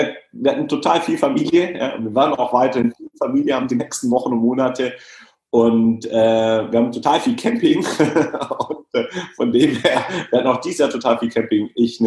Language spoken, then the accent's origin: German; Southern Germany, Germany; aber ich komme ja aus dem Süddeutschen und wir können auch schon ganz gut Bier.